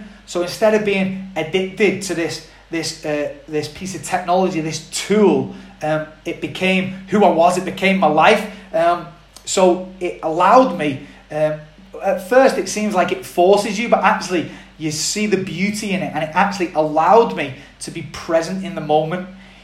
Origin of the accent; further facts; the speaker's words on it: Widnes, North West England, United Kingdom; there was a few guys out there that I knew from my hometown, Widnes, and a few of the guys from Manchester as well.